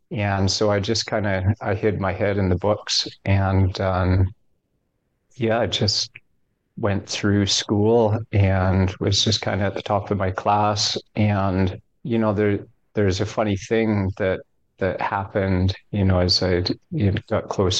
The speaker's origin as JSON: {"language": "English", "town": "Revelstoke", "region": "British Columbia", "country": "Canada", "tie": "born there", "said": "I was born in Revelstoke, BC. Small mountain town, and we worked in forestry and we built log homes."}